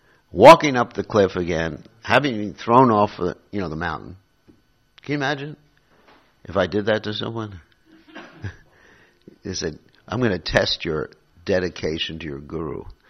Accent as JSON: {"language": "English", "country": "United States", "said": "Because I come from America, we have a very short history."}